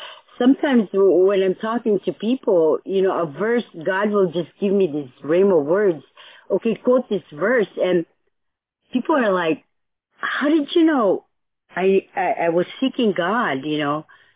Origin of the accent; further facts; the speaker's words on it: Oregon, United States; I mean, I'm from Oregon, Pacific Northwest. I think I'm the farthest one here.